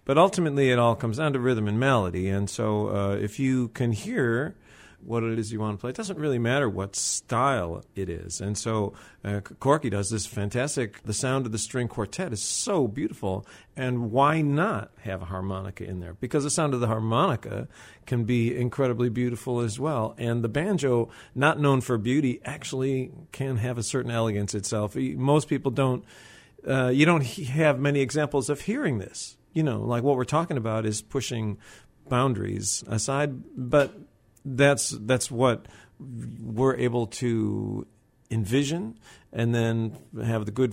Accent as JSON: {"language": "English", "town": "Chicago", "region": "Illinois", "country": "United States", "tie": "born or raised there", "said": "And I grew up in Chicago, and I grew up listening to my father."}